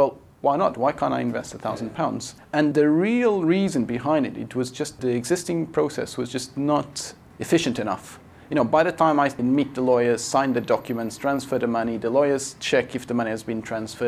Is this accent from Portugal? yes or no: yes; Portugal; now in London, United Kingdom; so I was born and raised in Portugal, where I ended up studying civil engineering